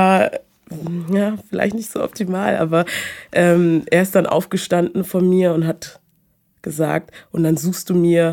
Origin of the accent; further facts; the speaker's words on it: Munich, Bavaria, Germany; Ja, ich bin aus München.